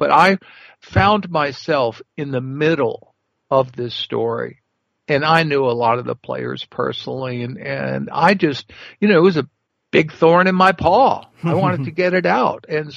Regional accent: New Orleans, Louisiana, United States; I'm from New Orleans, you know, because that's where I was raised. My father was there.

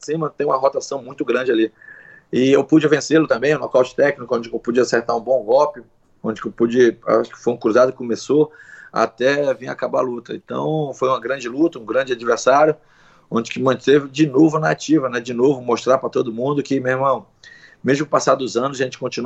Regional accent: Brazil; mesmo nós sendo brasileiro

